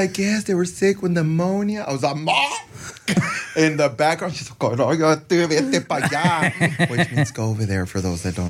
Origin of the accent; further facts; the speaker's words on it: San Antonio, Texas, United States; So we're both from San Antonio.